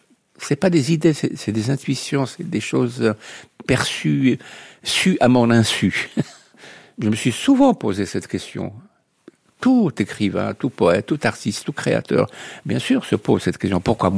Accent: Fez, Fès-Meknès, Morocco; born there; je suis né en 1942 à Fès, au fin fond de la médina de Fès, à l'époque du protectorat français, qui s'est instauré en 1912, qui devait se terminer 40 ans plus tard, dans une famille traditionnelle, traditionnaliste

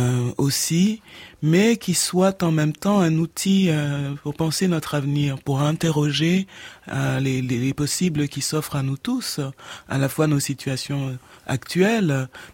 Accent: Cameroon; parce que j'ai grandi au Cameroun

